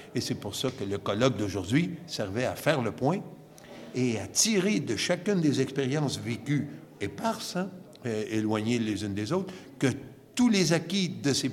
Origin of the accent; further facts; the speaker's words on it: Quebec, Canada; Je suis Québécois, j'ai enseigné l'éducation physique et le sport durant plus de 35 ans.